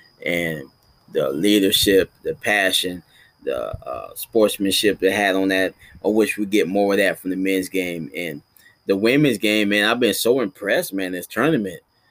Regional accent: Texas, United States; All Texas, baby, far as I'm concerned, and I'm from Texas myself.

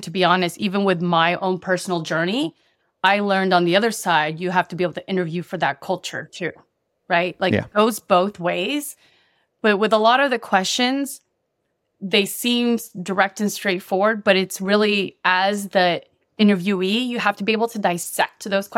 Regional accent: Philippines; English is a second language; moved away; I come from the Philippines. I was an immigrant here

